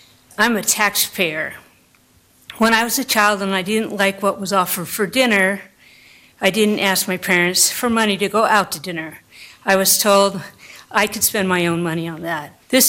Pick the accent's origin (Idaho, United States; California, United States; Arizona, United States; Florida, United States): Idaho, United States; Boise; from Boise.